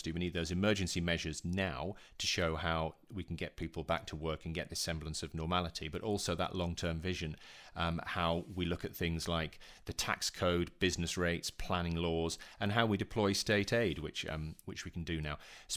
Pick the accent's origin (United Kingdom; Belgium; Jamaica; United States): United Kingdom; Yorkshire and the Humber; born there; I was born in Yorkshire. I know the challenges of getting a train sideways across the country.